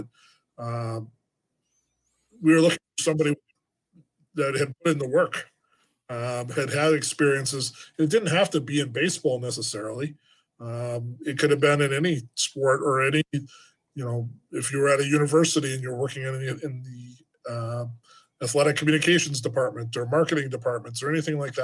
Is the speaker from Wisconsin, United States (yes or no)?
yes; Milwaukee, Wisconsin, United States; It came back to, well, I love Milwaukee. I love my hometown. I love the people I work with. My family's all here.